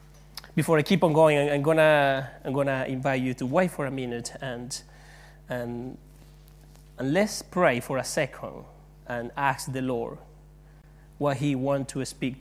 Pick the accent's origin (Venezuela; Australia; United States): Venezuela; first language Spanish; English is a second language; I am from Venezuela and I speak Spanish.